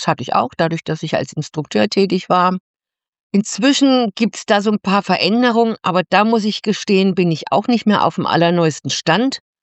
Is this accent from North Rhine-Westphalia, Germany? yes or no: no; Suhl, Thuringia, Germany; Also, ich komme aus Suhl.